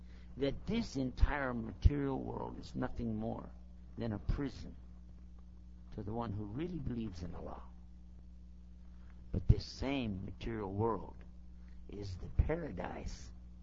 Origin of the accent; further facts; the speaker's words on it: Texas, United States; I translate it to Texas language. I'm from Texas, what can I tell you?